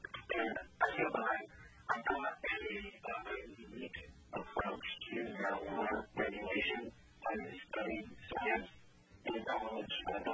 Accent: Fairbanks, Alaska, United States; I was born here in Fairbanks, Alaska, at Fairbanks Memorial Hospital. I lived in Alaska most of my life

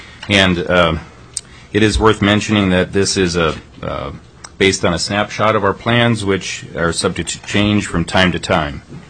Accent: Fairbanks, Alaska, United States; I was born and raised in Fairbanks and went to the University of Alaska for a petroleum engineering degree.

